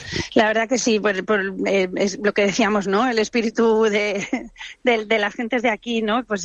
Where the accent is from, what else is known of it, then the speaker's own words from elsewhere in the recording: Valencia, Valencian Community, Spain; Está claro que como valencianos las fallas, pues todo el mundo es fallero